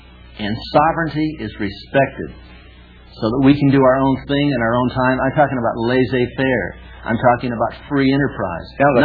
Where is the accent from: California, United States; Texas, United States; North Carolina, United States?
California, United States; Ojai; You go up to a little Satan place, Ojai Valley, and I was raised up there in Ojai Valley.